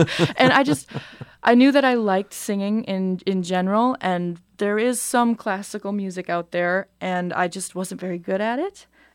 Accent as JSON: {"language": "English", "region": "North Dakota", "country": "United States", "said": "I am from North Dakota, so I went to a jazz camp up there"}